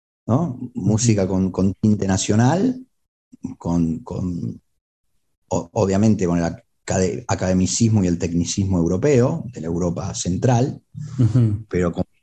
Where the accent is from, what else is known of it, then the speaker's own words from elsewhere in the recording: Santa Fe, Argentina; born there; Santa Fe, donde yo nací, era una ciudad otrora, estamos hablando de hace 60 años atrás